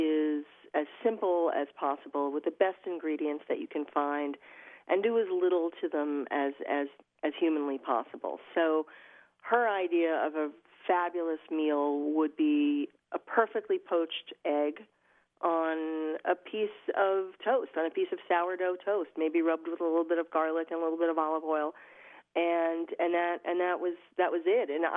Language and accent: English; New York, United States; And you know, growing up in New York, I mean, I did not have a green thumb. I didn't even have a black thumb, and we're not gardening people in New York so much.